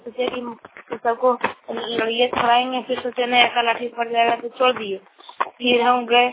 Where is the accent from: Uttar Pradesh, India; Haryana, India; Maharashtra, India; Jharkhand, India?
Jharkhand, India; मैं बहरा टीका रहने वाला हूँ, गोरो पंचायत और प्रखंड जमुआ और गिरिडीह जिला का रहने वाला हूँ।